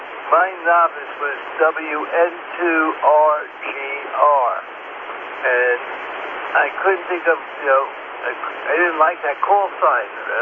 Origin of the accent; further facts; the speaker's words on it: New York, United States; because I'm a Yankee, meaning I'm from New York